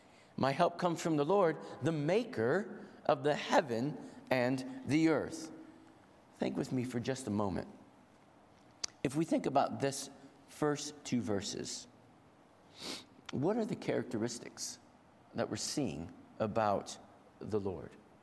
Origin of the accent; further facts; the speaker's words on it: United States; Over the years, I've had the opportunity growing up in America to drive through, in, and around various mountains in the East Coast of America.